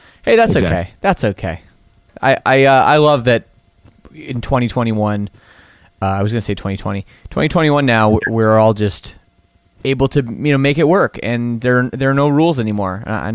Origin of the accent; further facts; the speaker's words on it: Scarborough, Ontario, Canada; born there; I was born in Scarborough, so I can make jokes.